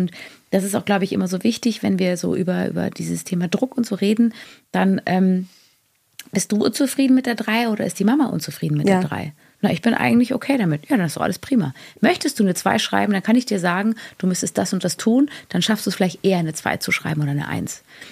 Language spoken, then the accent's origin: German; Bavaria, Germany; Wie man bei uns in Bayern sagt.